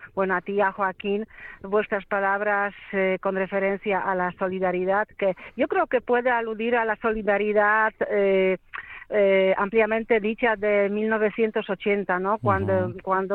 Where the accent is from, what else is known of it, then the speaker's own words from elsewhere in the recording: Warsaw, Masovian Voivodeship, Poland; Spanish is a second language; yo voy a tirar por mi ciudad natal, o sea, por Varsovia